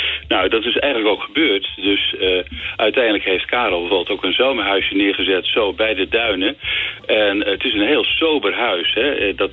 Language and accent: Dutch; Alkmaar, North Holland, Netherlands; also born or lived in Schoorl; ik woon hier nu bijna 30 jaar. En daarvoor nog 15 jaar in Schorl. Ik kom oorspronkelijk uit Alkmaar.